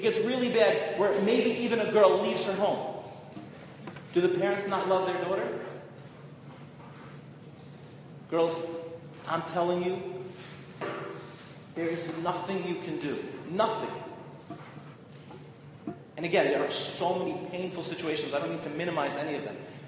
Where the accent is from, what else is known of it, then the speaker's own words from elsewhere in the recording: Lawrence, New York, United States; So I grew up in Lawrence, New York, not far from Rav Weinberger.